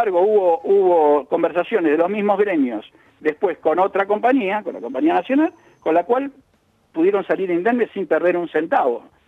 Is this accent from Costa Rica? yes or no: no; Argentina; Y son todos empleados, y somos todos argentinos.